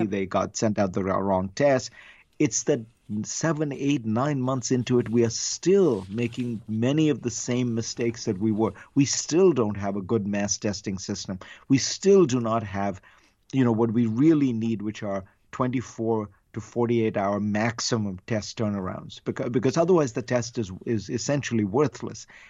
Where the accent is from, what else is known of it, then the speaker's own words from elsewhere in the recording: India; I grew up in India